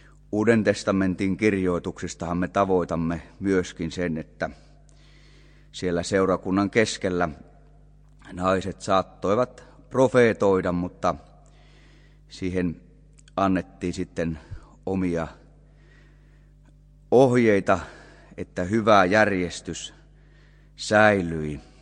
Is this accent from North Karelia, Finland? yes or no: no; North Ostrobothnia, Finland; minä lueskelin oman kotipaikkakuntani kristillisyyden historiaa ja siellä kerrottiin sellainen tapaus sodan ajalta, kun ei voitu paljon pitää seuroja, niin sitten oli tullut semmoinen mahdollisuus siellä Salon päässä, Oulun Salossa